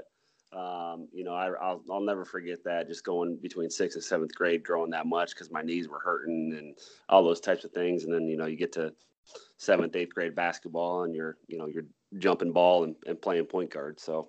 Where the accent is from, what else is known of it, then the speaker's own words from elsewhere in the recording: Mason City, Iowa, United States; also born or lived in Lake Mills; So I was born in Lake Mills, Iowa, and then I went and we moved actually to Mason City when I was about 4 years old.